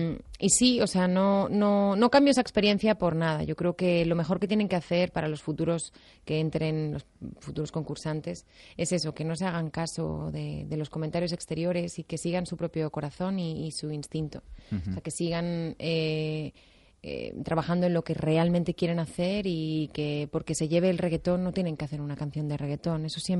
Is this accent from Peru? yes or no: no; Spain; Soy muy española, soy muy de mi patria, de mi comida, de mi clima, de todo.